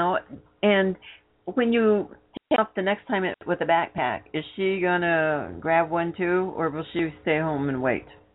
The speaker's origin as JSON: {"language": "English", "country": "United States", "said": "thinking that everybody's out to get us and they hate us because we're American."}